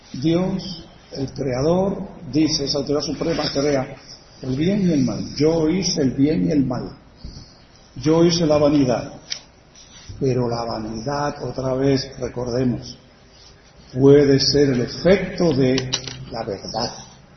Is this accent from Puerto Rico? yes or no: yes; Naguabo, Puerto Rico; Ahora yo digo, soy de Naguabo y ahí incluyo a todos los barrios del pueblo.